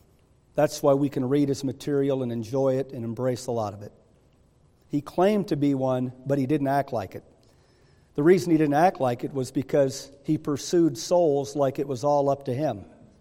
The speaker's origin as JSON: {"language": "English", "town": "Traverse City", "region": "Michigan", "country": "United States", "said": "I know where I came from. I came from the Pinky of Michigan, Traverse City. If it wasn't for this book, I could still be up there."}